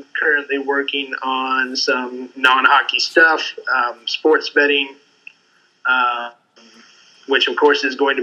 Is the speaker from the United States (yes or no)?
yes; Iowa, United States; Well, I grew up in Iowa, as you know, as we've already mentioned.